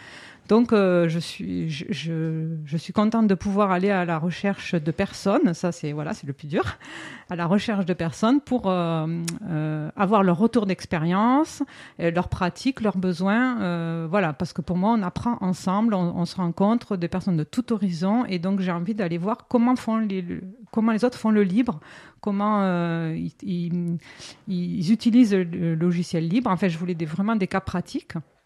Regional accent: South-West France, France; accent: South-West France; je suis originaire du Sud-Ouest, je ne sais pas si on l'entend avec mon accent.

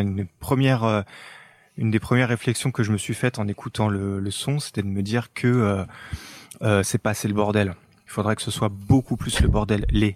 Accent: France; donc chez nous en France

